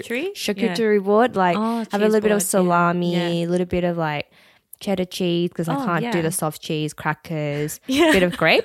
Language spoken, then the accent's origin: English; Australia; as Asians growing up in Australia, our parents didn't use slang.